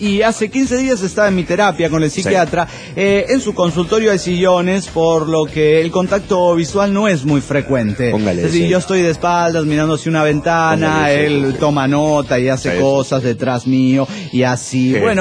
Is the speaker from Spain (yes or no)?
no; Mexico; now in United States; Soy un inmigrante mexicano en los Estados Unidos.